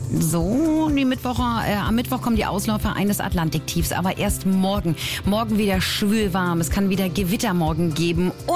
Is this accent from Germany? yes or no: yes; Berlin, Germany; born there; ich bin eine echte Berlinerin, bin wirklich geboren in Friedrichshain.